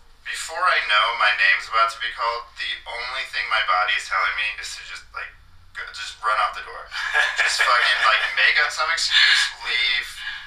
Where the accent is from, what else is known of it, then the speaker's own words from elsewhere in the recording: Chicago, Illinois, United States; now in Delaware, United States; I'm from Chicago.